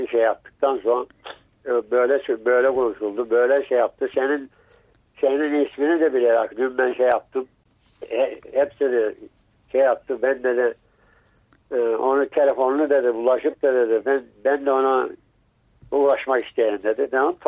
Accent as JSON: {"language": "Turkish", "country": "Bulgaria", "said": "Bizim Bulgaristan'dan, bizim köyümüzden göç edenlere köye destek olmasını isterim."}